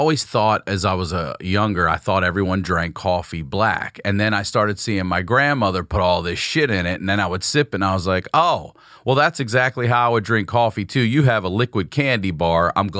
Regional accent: Baltimore, Maryland, United States; Yeah, Baltimore, bro.

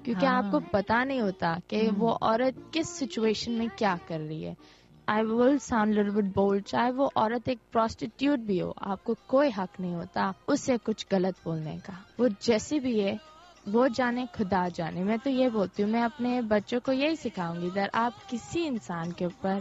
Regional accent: Zimbabwe; میں زمبابوے میں پلی بڑی ہوں

